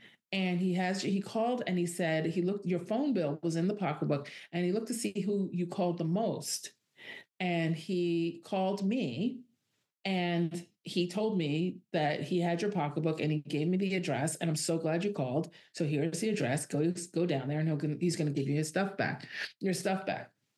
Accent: New York, United States; Like my intellectual smarts and my street smarts and being a New Yorker and a New York kid and all that just failed me.

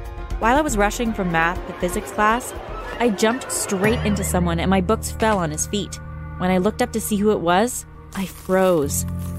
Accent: Los Angeles, California, United States; I'm from Los Angeles.

